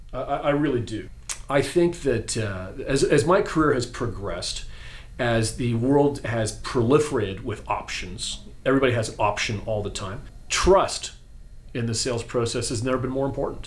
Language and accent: English; Toronto, Ontario, Canada; I'm a Canadian. I grew up right here in Toronto, down in the beaches.